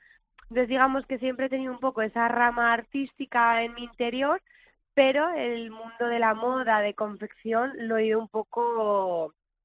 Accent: Torrijos de la Cañada, Castilla-La Mancha, Spain; Igual que en mi pueblo, en Torrijos de la Cañada, este agosto pasado hice un desfile

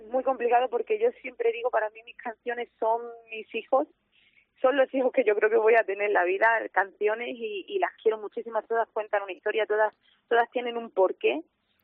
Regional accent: Extremadura, Spain; porque yo le tengo que cantar a mi tierra bonita y a mi gente.

